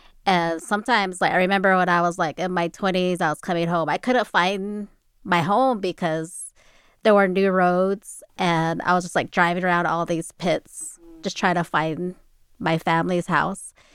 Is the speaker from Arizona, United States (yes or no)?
yes; Black Mesa, Arizona, United States; So I'm originally from the Navajo Nation, which is one of the largest reservation in the United States, located up in Northern Arizona, New Mexico, and Utah. And my community is called Black Mesa